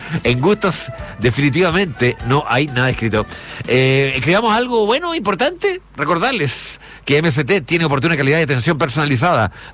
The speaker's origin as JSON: {"language": "Spanish", "country": "Chile", "said": "Somos chilenos. Somos chilenos, no hay claridad con esto"}